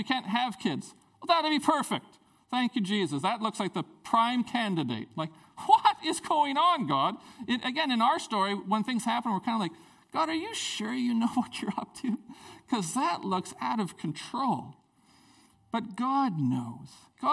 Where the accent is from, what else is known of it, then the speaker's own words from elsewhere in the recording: Prince Rupert, British Columbia, Canada; I grew up in Prince Rupert.